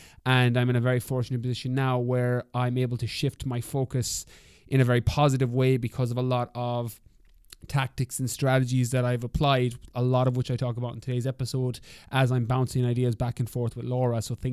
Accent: Ireland; As Irish people, we don't tend to be the best to be like, I have a problem.

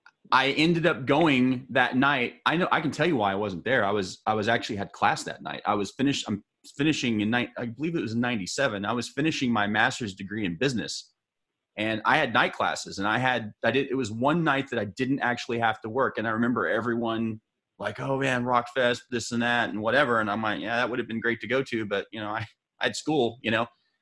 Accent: El Paso, Texas, United States; You know, I came from, I was raised in El Paso, Texas. I mean, there's like the nothing of nothing there.

